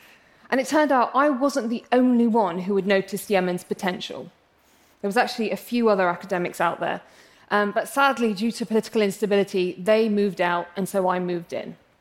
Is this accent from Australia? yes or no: no; England, United Kingdom; But on the inside, I'm really English, so everybody irritates me. It's true. And the thing is, my family are Arab from Yemen.